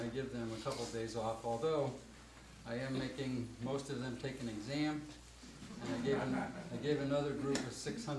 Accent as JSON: {"language": "English", "town": "Valparaiso", "region": "Indiana", "country": "United States", "said": "I'm from Valparaiso, Indiana"}